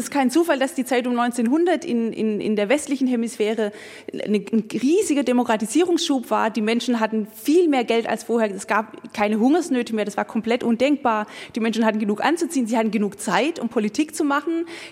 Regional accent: Germany; Wir, gerade als Deutsche, müssen wir immer daran erinnern, wie das dazu gekommen ist.

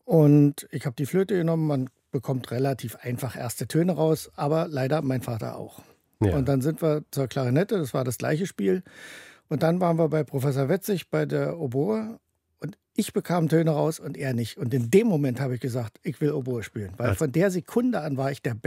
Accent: Weimar, Thuringia, Germany; also born or lived in Dresden; geboren bin ich in Dresden, habe dort aber das Leben noch nicht bewusst wahrgenommen. Wir sind dann, weil mein Vater die Stelle als Kapellmeister in Weimar bekam, nach Weimar gezogen. Dort habe ich dann meine, wie heute würde man sagen, Grundschulzeit absolviert.

